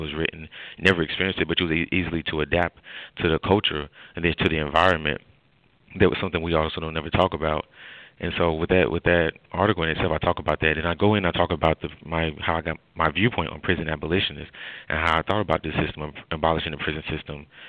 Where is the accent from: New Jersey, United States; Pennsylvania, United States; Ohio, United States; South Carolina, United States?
South Carolina, United States; Clemson; it comes from my hometown and what I saw going on in my environment, going on in my neighborhoods, where in the area of Clemson, where it's growing so fast